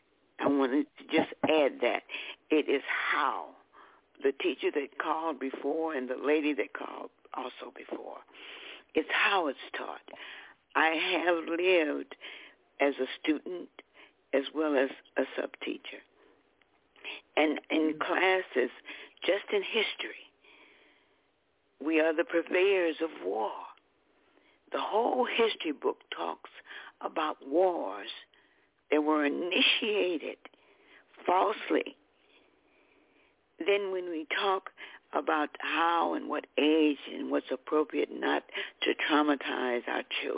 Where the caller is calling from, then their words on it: St. Louis, Missouri, United States; I'm calling from St. Louis, Missouri.